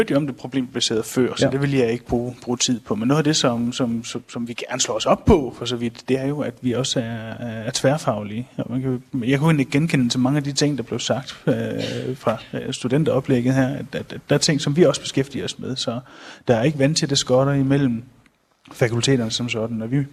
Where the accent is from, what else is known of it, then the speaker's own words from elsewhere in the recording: Hjørring, North Denmark Region, Denmark; now in Nørresundby, Denmark; Jeg er ikke vokset op i Aalborg. Jeg er vokset op i Hjørring, ligger lidt nordpå. Ja. Men jeg bor i Nørresundby lige nord for...